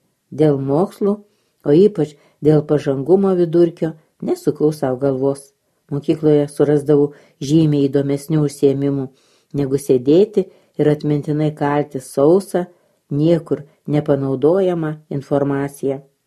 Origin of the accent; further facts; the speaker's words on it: Gelgaudiškis, Marijampolė County, Lithuania; Mano vaikystė prabėgo itin vaizdingoje vietovėje, Nemuno pakrantėse. Augau Gelgaudiškyje, šalia dvarvietės. Tai nedidelis miestelis Šakių rajone.